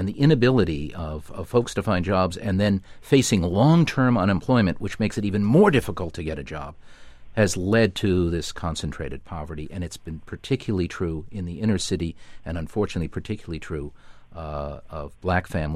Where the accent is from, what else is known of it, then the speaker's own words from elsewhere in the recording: Detroit, Michigan, United States; if you go back to the city where I grew up in Detroit, much of it, of course, is due to the deindustrialization, the loss of manufacturing jobs.